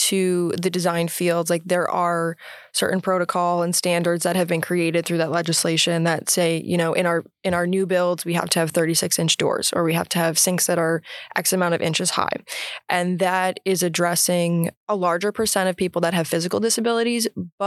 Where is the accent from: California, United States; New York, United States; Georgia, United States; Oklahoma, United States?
New York, United States; Rochester; I'm from Rochester originally.